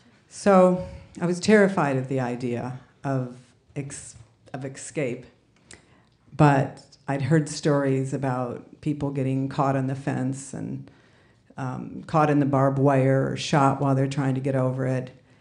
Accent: Michigan, United States; As a teenager growing up in Michigan, I had listened to … worn paisley print dresses and fringe suede jackets

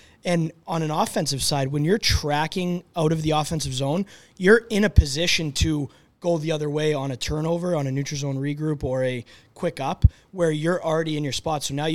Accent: Boston, Massachusetts, United States; So I grew up in Boston. I'm a Patriots fan.

